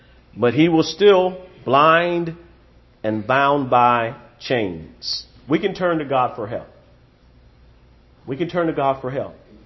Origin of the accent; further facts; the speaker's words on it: South Carolina, United States; I'm from South Carolina. I know how to count.